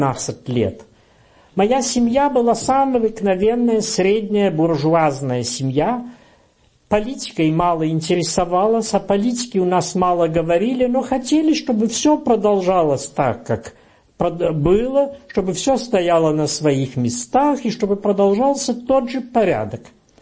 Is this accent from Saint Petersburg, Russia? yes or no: no; Moscow, Russia; Мое раннее детство до 9 лет прошло в Москве.